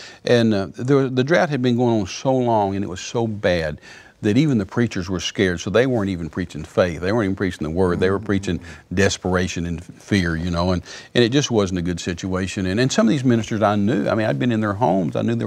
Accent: United States; And that goes over our head as an American, because we don't think in those terms

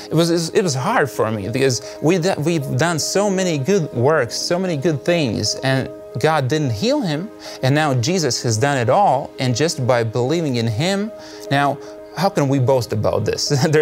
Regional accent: Riga, Latvia; English is a second language; this is my wife, Elizabeth. We're from Latvia, Riga.

